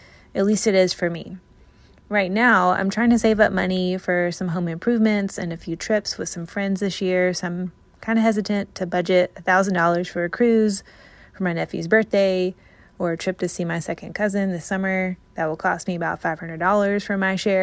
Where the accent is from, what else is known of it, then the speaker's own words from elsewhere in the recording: North Carolina, United States; from North Carolina.